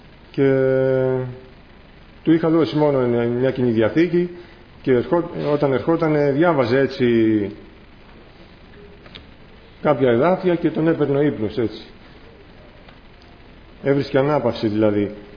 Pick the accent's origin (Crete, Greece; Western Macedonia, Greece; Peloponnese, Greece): Peloponnese, Greece; Tripoli; Και τους λέω, από εδώ, από ένα χωριό, από την Τρίπολη.